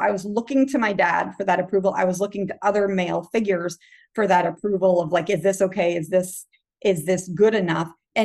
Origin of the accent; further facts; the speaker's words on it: Massachusetts, United States; now in Virginia, United States; I grew up in Massachusetts and then moved down to Virginia and raised my boys in Virginia on the East Coast of America.